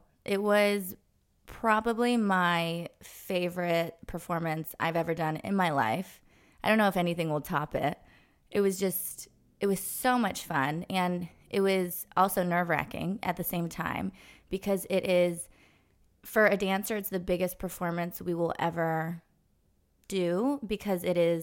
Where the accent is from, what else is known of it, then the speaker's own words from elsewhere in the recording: Los Angeles, California, United States; I did. I grew up in Los Angeles.